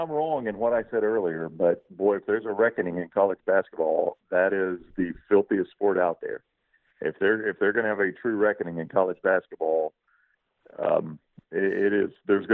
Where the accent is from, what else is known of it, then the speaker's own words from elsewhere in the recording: Alabama, United States; look, I'm a Southern boy. I'm born and bred in Alabama. I've traveled, but I've lived my whole life here.